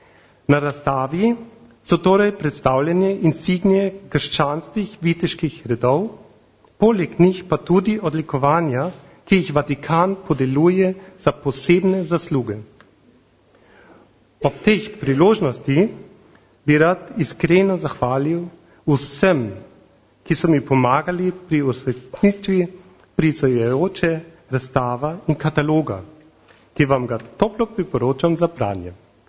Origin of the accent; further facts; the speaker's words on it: Bavaria, Germany; Slovenian is a second language; ker večinoma veste, da sem Nemec, iz Bavarske sem, in da ne delam preveč napake, vzamem rajš listek.